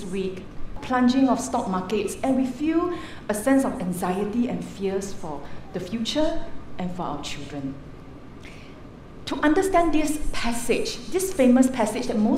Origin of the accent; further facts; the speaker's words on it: Singapore; And then the moment we introduced ourselves, hey, we are from Singapore, this is what most of them will reply to us.